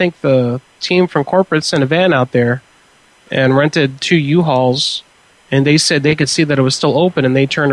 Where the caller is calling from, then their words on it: Fort Worth, Texas, United States; Yes, hello. … I'm calling from Fort Worth.